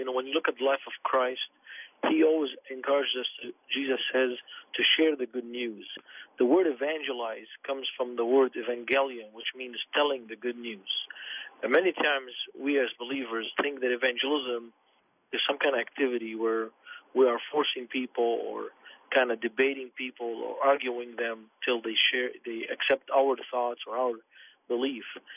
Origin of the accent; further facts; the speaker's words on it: Beirut, Beirut Governorate, Lebanon; I grew up in Beirut